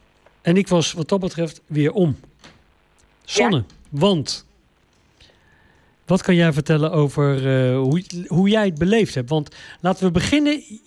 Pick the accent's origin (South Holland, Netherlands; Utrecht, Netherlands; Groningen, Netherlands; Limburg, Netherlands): South Holland, Netherlands; Leiden; Ik kom uit Leiden